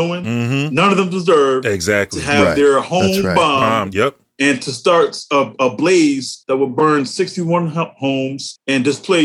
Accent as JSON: {"language": "English", "region": "New York", "country": "United States", "tie": "born or raised there", "said": "me being born and raised in New York, although I've been coming to Philadelphia since I was a kid, because I have family"}